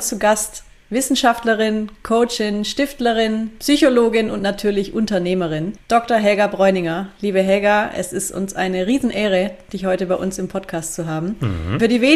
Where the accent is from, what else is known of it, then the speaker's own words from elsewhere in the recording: Baden-Württemberg, Germany; in meinem Heimatbundesland Baden-Württemberg